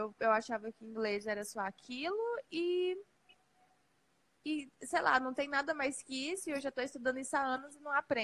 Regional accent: Porto Alegre do Norte, Mato Grosso, Brazil; Então, eu sou do interior do Mato Grosso, Porto Alegre do Norte.

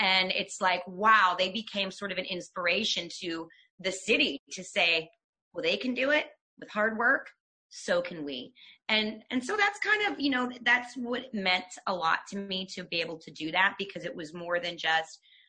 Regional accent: Pennsylvania, United States; they're from my hometown, MI. And so now I'm in a book with them.

